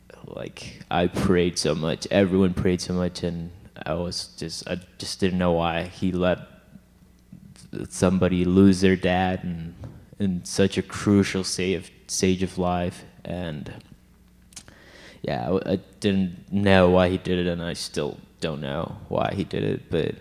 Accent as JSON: {"language": "English", "country": "Honduras", "said": "I'm from Honduras, and I'm a biochemistry major."}